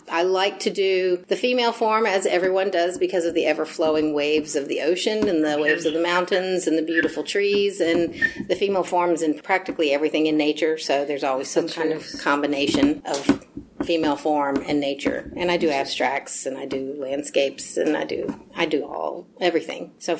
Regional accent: Colorado, United States; I'm from Colorado, but my family roots in South Carolina go back to 1775.

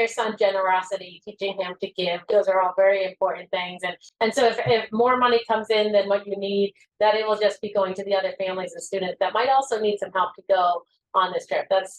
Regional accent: Massachusetts, United States; I grew up outside of Boston, and so I'm an East Coast girl.

